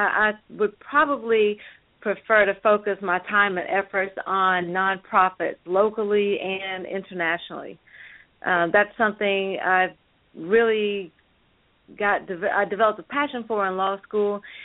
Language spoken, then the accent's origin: English; Alabama, United States; also born or lived in Vietnam; I was born in Vietnam, but I was raised in Alabama. Went to Jacksonville State University in Alabama